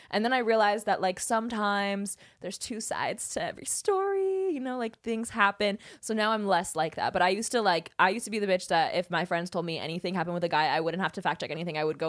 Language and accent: English; Napa, California, United States; I grew up in Napa and there's this restaurant there called Gott's and I went with my dad.